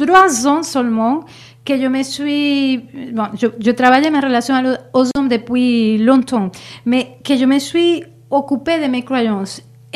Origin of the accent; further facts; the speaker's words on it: Venezuela; Je viens du Venezuela.